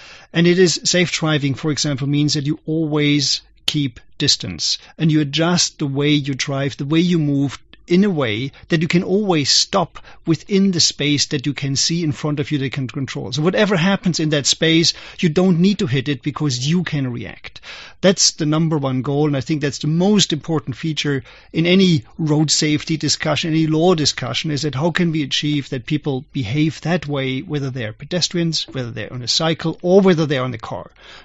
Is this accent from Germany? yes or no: yes; Germany; when I was young, I grew up in Germany as a young boy.